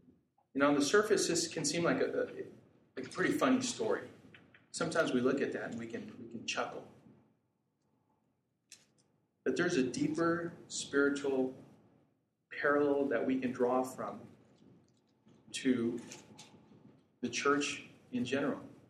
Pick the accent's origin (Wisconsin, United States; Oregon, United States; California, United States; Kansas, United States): California, United States; Anaheim; born there; Of course I'm a Christian, right? I was born in Anaheim.